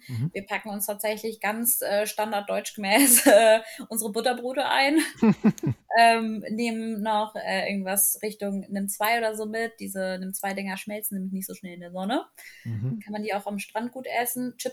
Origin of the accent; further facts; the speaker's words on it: Cologne, North Rhine-Westphalia, Germany; born there; now in Oldenburg, Germany; Und komme aber gebürtig aus dem Raum Köln und meine beste Freundin wohnt auch noch dort in der Nähe.